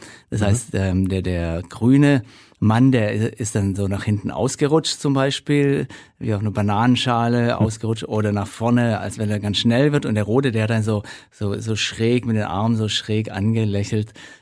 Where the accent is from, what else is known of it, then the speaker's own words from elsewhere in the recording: Tübingen, Baden-Württemberg, Germany; Ich bin groß geworden in Tübingen, im tiefsten Schwabenland sozusagen.